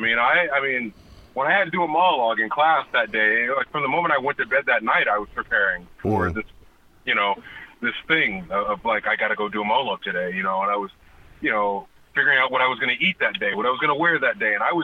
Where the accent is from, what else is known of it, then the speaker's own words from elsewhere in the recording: California, United States; I grew up in Orange County at a regular school.